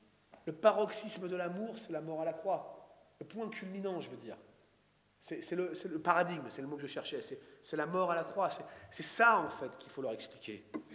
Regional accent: France; par notre monde si confortable ici en France. Oh, nous râlons bien souvent sur nos conditions de vie. Nous sommes français, n'est-ce pas?

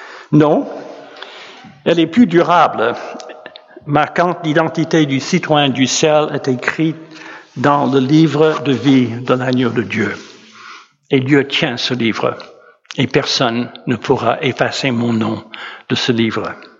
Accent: United States; French is a second language; now in France; Joyce et moi avons demandé la nationalité française. Alors, je pense que vous savez que nous sommes originaires des États-Unis. Bon, donc on a la double nationalité maintenant.

